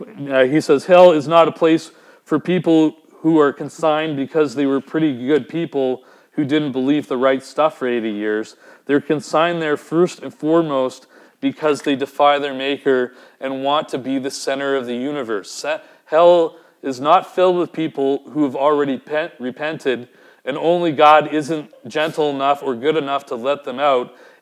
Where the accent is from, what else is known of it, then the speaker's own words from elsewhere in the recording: Vancouver, British Columbia, Canada; I'm from Vancouver and we like all animals and all that kind of thing.